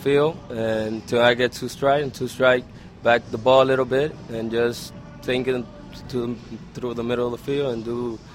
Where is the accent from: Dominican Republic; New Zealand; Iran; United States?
Dominican Republic; From the Dominican Republic.